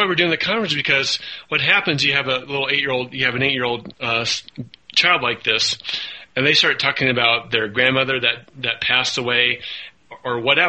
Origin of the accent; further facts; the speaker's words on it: Iowa, United States; And it's interesting that we are both from Iowa.